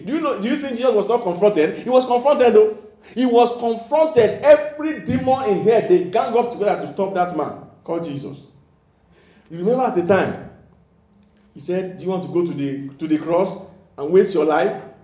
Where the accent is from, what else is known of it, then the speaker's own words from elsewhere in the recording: South West Nigeria, Nigeria; You know, when we were growing up in Yoruba land, and they said that you have to choose one.